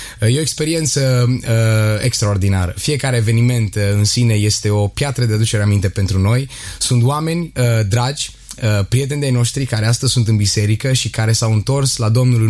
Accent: Oradea, Bihor County, Romania; Eu m-am născut, am crescut în Oradea.

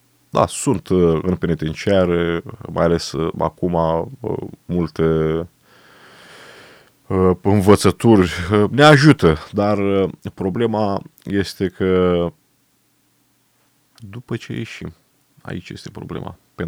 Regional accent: Șuțești, Romania; also born or lived in Deva; Eu sunt din comuna Șuțești, județul Brăila, născut în Deva Hunedoara. Părinții mei de origine comuna Șuțești, numai că tatăl meu a lucrat în mină și m-am născut la Deva.

